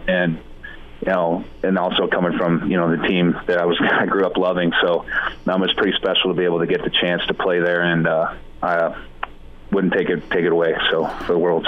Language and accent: English; Elkhorn, Nebraska, United States; also born or lived in Omaha; Like you said, I was born in Omaha, moved out to Elkhorn when I was six, but we've been going to games since I was a kid, and it was a family event for us.